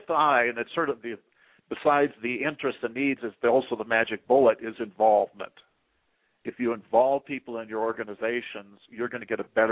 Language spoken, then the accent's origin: English; Oregon, United States; Well, part of it is, you know, I come from Oregon